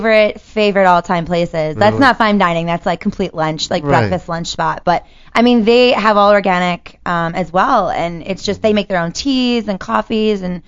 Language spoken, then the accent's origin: English; Maryland, United States; moved away as an adult; also born or lived in New York / North Carolina; Well, you know, I grew up in Maryland, and I was there for, 18 years of my life. And then at 18, I was like, peace out, I'm gone.